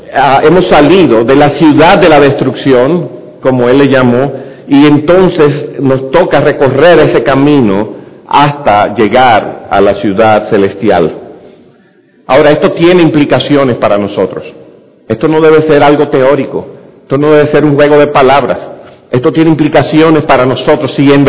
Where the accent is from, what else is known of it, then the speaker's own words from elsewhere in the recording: Dominican Republic; Nosotros, la mayoría de los que estamos aquí, somos dominicanos, y qué bueno que lo somos, y amamos nuestra nación.